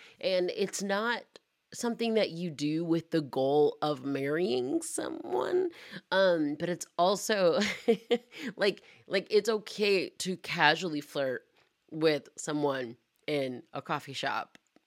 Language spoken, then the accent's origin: English; Georgia, United States; now in Arizona, United States; I'm in Arizona, Dutch Bros is where it's at. But I'm from Georgia originally.